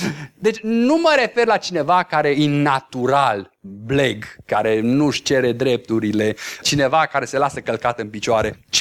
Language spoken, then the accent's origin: Romanian; Oradea, Bihor County, Romania; aveam pe vremuri în copilărie un coleg de clasă. Noi suntem din Oradea și în Oradea sunt foarte mulți maghiari.